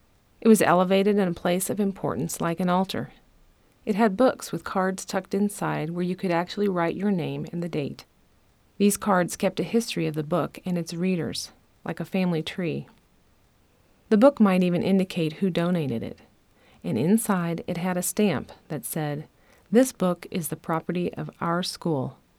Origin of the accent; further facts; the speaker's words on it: Wichita, Kansas, United States; I am a mom, I am a writer, and I am from Kansas. If you have a map of the country and throw a dart directly at the middle, and you're just a little off, you'll hit Wichita.